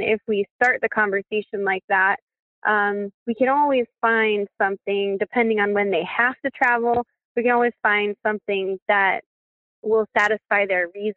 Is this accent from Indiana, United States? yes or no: no; Wisconsin, United States; moved away as an adult; now in Alaska, United States; And I'm originally from Wisconsin, and I went to university there, Gold Blue Gold, UW-Eau Claire. And after college, I got in my dad's rickety old pickup truck, and I drove to Alaska, and I wanted adventure.